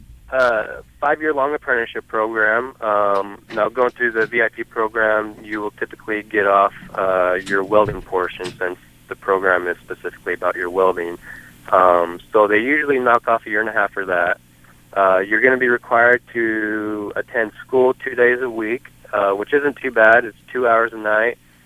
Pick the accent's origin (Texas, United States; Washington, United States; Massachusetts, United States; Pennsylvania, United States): Washington, United States; now in Portland, United States; Portland, I'm actually from Washington, so Portland was an easy choice. It's close to home, family, friends